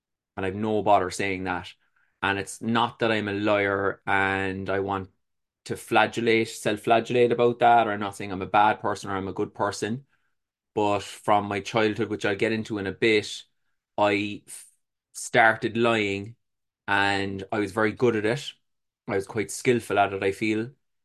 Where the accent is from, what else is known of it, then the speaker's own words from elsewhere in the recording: Cork, Munster, Ireland; born there; I was born in Cork City in Ireland. It was a humble upbringing, I would say.